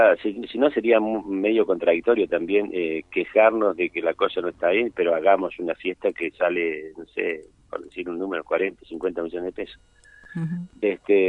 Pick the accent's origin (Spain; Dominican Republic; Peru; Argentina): Argentina; Ingeniero Jacobacci, Río Negro; reitero el saludo para todos los jacobacinos, mi pueblo querido